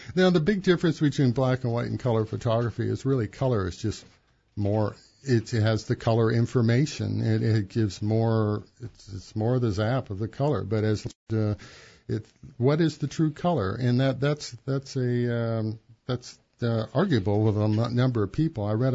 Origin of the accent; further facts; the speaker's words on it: Redlands, California, United States; I moved here from Redlands, California.